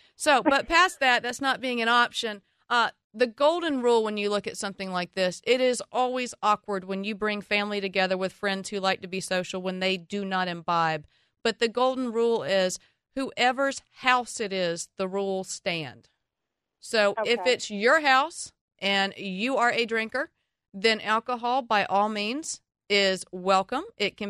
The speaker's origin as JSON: {"language": "English", "region": "the South", "country": "United States", "tie": "born or raised there", "said": "I was raised in the South, and my family was Southern Baptist, and my grandparents definitely did not drink."}